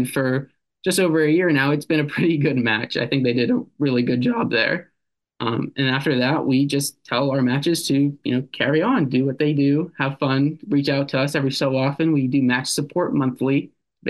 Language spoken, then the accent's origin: English; Latrobe, Pennsylvania, United States; Sure. Oh, I'm a Latrobe native.